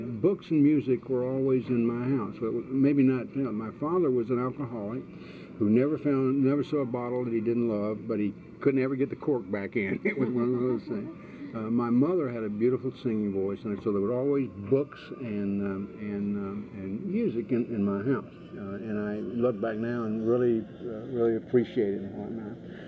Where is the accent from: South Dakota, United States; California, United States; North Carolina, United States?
North Carolina, United States; Raleigh; also born or lived in Oklahoma / Wilmington; I was born in Oklahoma. My father, you got that part. Then I came back and we went to Wilmington. He got a job with the state, so we went to Raleigh, and I went to Broughton High School in Raleigh